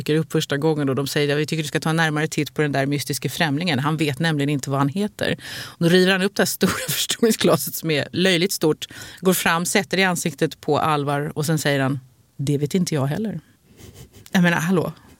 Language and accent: Swedish; Sweden; Ni får lita på mitt ord som svensk och som årskortsinnehavare.